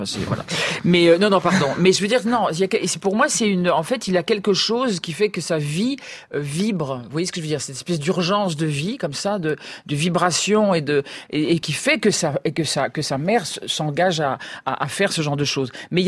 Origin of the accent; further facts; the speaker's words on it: Dakar, Senegal; born there; je suis née en Afrique noire, je suis née à Dakar